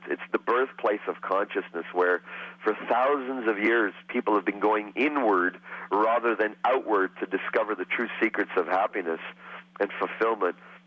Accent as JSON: {"language": "English", "country": "Canada", "tie": "born or raised there", "said": "India is part of my heritage, part of my lineage, my parents. I'm raised in Canada, but I'm an Indian-Canadian."}